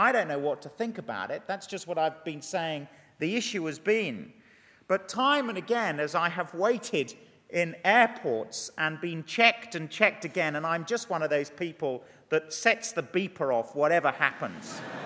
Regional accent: England, United Kingdom; an interesting experience being an Englishman abroad for the last 10 weeks.

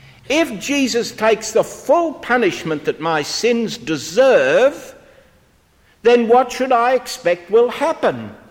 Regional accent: Australia; moved away; On the first occasion when I came abroad from Australia, it was 1963, you still needed to be vaccinated for smallpox.

